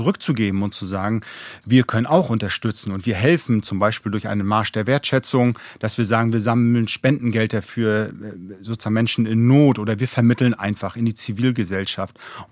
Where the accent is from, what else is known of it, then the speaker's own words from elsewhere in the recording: Northern Germany, Germany; Ich bin Norddeutscher, da redet man sowieso nicht allzu viel und allzu gerne